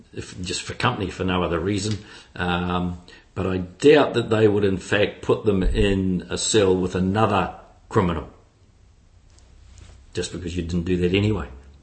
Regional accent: Hastings, South East England, United Kingdom; when I grew up in Hastings, we were a Church of England family.

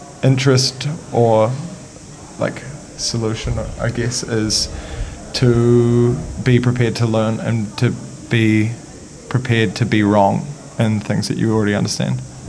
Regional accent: Auckland, New Zealand; I'm an artist and I am from Auckland.

